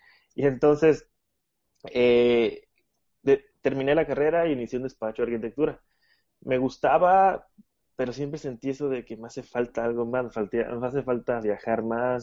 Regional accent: Mexico; soy de México. Sí, no hemos mencionado esa partecita. Soy de México y me gradué en la ciudad de Puebla

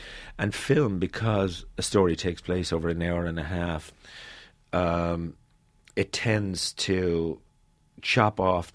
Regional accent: Ireland; now in New York, United States; But I've lived here since 1988. Irish always, spiritually, in every way, I'm Irish. I see myself as an Irishman who lives in New York.

